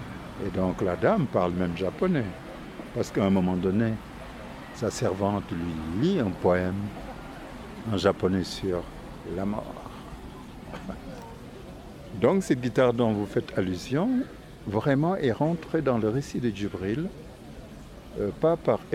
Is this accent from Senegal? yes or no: yes; Dakar, Senegal; Qui est un peu notre endroit où on a grandi. On n'est pas né à Colobane, mais on a grandi à Colobane. Parce qu'on est né au centre-ville.